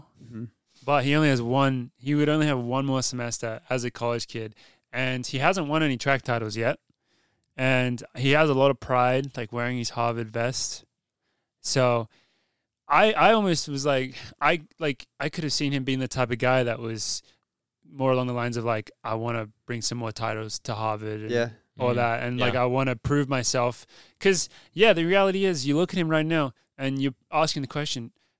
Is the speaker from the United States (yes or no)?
no; Australia; As an Aussie athlete